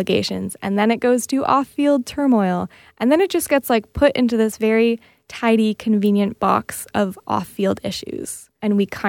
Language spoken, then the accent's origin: English; London, Ontario, Canada; I'm a Londoner